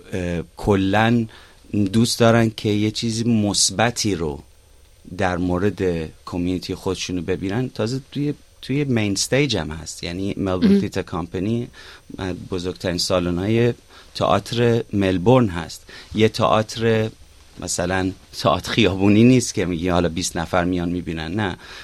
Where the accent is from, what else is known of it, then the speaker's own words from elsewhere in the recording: Iran; now in Australia; وقتی اومدم استرالیا گفتم خب من تو ایران حالا زبان فارسی رو یاد گرفتم، اینجا رو بیام انگلیسی رو یاد بگیرم.